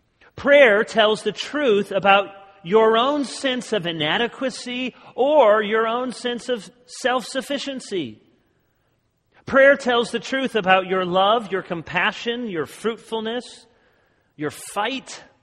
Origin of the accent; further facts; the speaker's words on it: Michigan, United States; I'm from Michigan and I moved to the South.